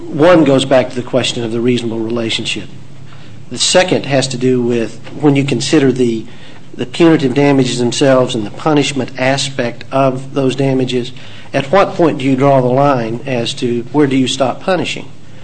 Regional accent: Amarillo, Texas, United States; I'm from Amarillo.

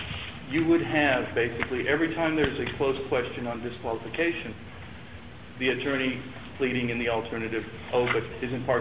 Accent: Corpus Christi, Texas, United States; I'm from Corpus Christi.

